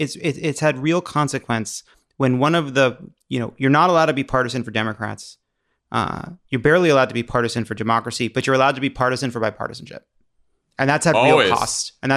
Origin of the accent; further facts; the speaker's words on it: New York City, New York, United States; born there; now in Los Angeles, United States; I don't vote in New York. I vote in LA, but I'm a New Yorker by birth and mentality.